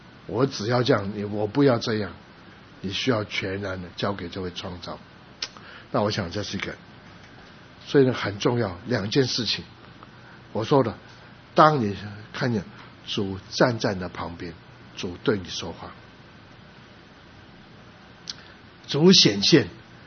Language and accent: Chinese; China; 我是中国人，他是以色列人、犹太，我是今天的人，他是两千年前的人